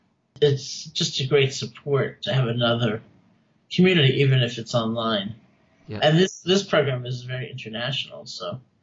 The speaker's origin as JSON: {"language": "English", "region": "East Coast", "country": "United States", "tie": "born or raised there", "said": "I grew up in the East Coast in the U.S. I'd never even been to California when I went to India."}